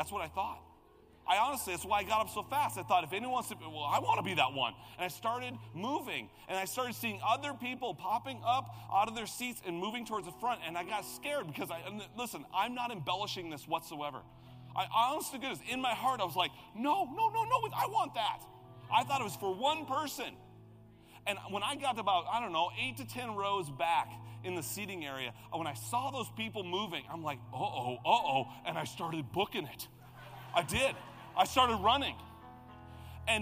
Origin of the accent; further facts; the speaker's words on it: Midwest, United States; I grew up in the Midwest, and we went to summer camps in Wisconsin.